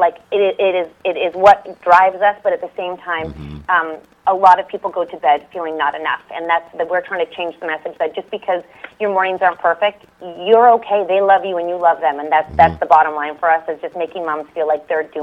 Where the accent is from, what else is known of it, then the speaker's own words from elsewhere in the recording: Canada; Okay, so we're from Canada, believe it or not.